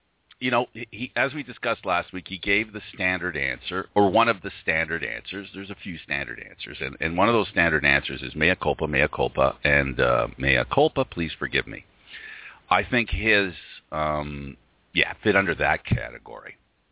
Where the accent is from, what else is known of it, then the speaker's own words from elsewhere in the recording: Canada; This is my mother country, and I'm very proud to be Canadian.